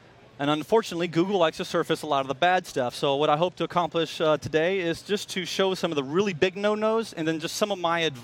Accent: Dallas, Texas, United States; now in Idaho, United States; And you know, I'm from Dallas.

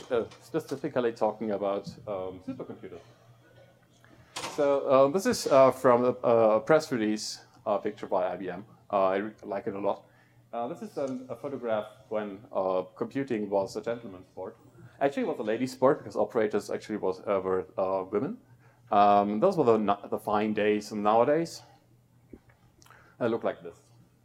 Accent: Munich, Bavaria, Germany; I'm from Munich, Germany

